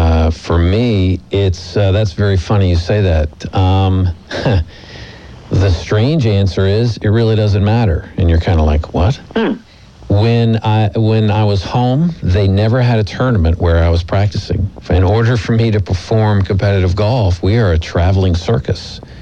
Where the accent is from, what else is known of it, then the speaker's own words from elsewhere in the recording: Florida, United States; I grew up in Florida, and you know, the hurricanes blow down most of the trees.